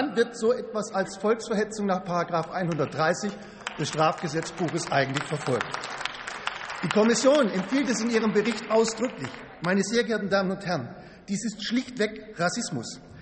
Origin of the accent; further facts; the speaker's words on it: Ravensburg, Baden-Württemberg, Germany; In meiner Heimatstadt Ravensburg, in meinem Wahlkreis, gab es bereits in den 20er und 30er Jahren